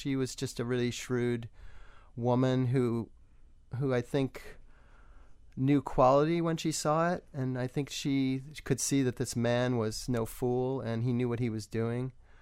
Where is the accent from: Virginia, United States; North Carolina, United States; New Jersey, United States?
North Carolina, United States; Winston-Salem; also born or lived in California / Salt Lake City / Andover; My dad was in the service when I was born in California, but he took a job with Western Electric, and then we moved about every 4 years when I was growing up. So the earliest memories I have are of Salt Lake City and then North Carolina, Winston-Salem.